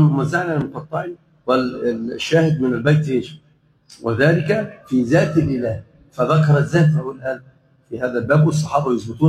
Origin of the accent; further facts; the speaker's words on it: Dubai, United Arab Emirates; أنا آسف جدا يا جماعة، أنا من دبي